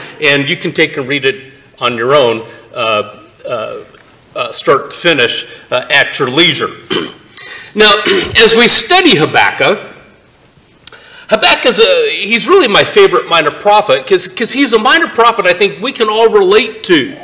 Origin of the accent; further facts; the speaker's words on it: Kansas, United States; So in as much as I'm from Kansas, rather than going to a ball game yesterday, we spent last night watching KU play Villanova.